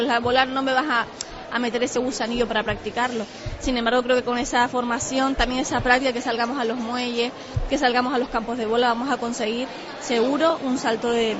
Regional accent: Canary Islands, Spain; todos somos canarios y nos gusta sacar la bandera

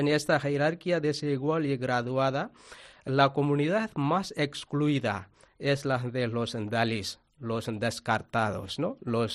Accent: Tamil Nadu, India; Spanish is a second language; de la India. Ahí en la India tenemos 7 provincias. Una de ellas es Tamil Nadu. Soy de esa tierra, Tamil Nadu.

